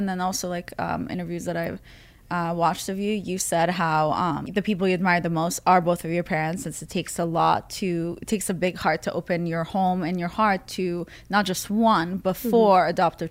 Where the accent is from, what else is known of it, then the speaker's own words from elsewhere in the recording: Israel; also born or lived in Russia; now in United States; I went from Russia to Israel to the U.S. And mm-hmm. when I grew up in Israel, I remember it where I lived was like on the beach and it was so beautiful.